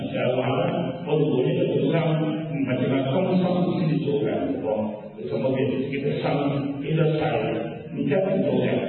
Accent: Hong Kong; 例如我哋香港人，咁咪依住呢個香港嚟做事，依住呢個香港做緊食

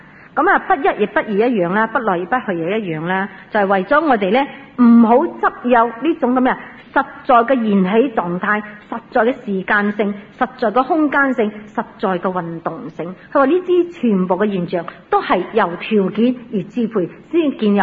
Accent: China; 但系我哋中国人好得意啊

